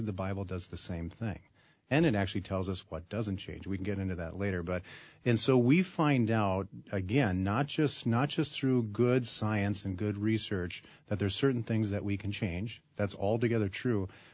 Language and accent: English; Duluth, Minnesota, United States; I was raised in Duluth